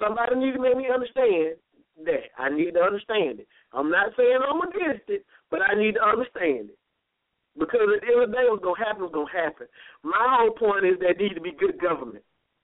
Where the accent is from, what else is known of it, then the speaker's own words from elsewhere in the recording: Georgia, United States; I grew up in DeKalb County. I know what the folks look like that work for the county.